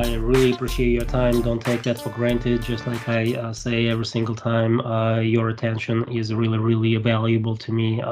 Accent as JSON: {"language": "English", "country": "Russia", "said": "No, I mean, I'm from Russia."}